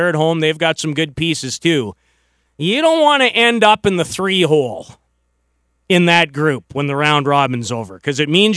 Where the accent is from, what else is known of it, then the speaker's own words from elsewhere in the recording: Canada; Nothing I like more as a Canadian than having a 3-0 third period lead